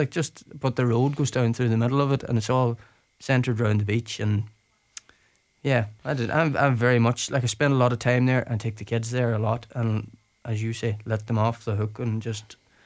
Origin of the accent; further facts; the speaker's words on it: Ulster, Ireland; growing up in Donegal for me was, like, I grew up in Dewey, like, I was surrounded by, like, the older generation. Most of my neighbours were in their 70s and 80s.